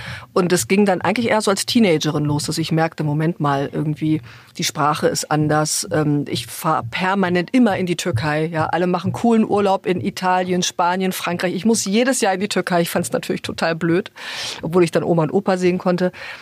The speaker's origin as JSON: {"language": "German", "region": "North Rhine-Westphalia", "country": "Germany", "tie": "born or raised there", "said": "ich bin da im Kreis Lippe groß geworden, weil meine Eltern dort landeten sozusagen, man wurde ja verteilt, man konnte sich da nicht aussuchen"}